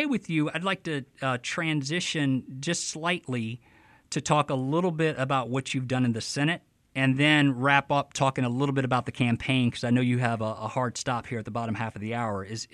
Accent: Alabama, United States; sometimes when we're not here, people don't recognize my accent and they don't think that I'm from Alabama.

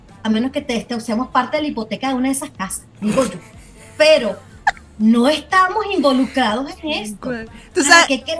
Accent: Venezuela; Yo como mujer latina venezolana, I love chisme

